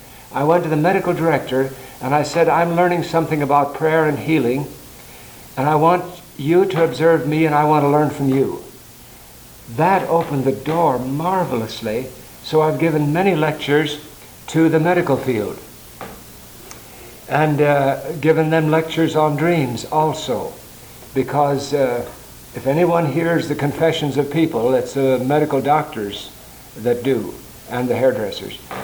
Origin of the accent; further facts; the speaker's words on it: California, United States; I grew up in California. We used to climb Mount Lassen at 10,000 feet oftentimes